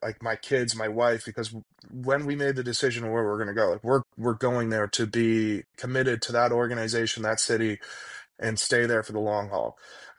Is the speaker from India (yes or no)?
no; Toronto, Ontario, Canada; I'm from Toronto. We had never lived more than an hour, hour and a half outside of the city. Like Guelph was the farthest I'd ever lived.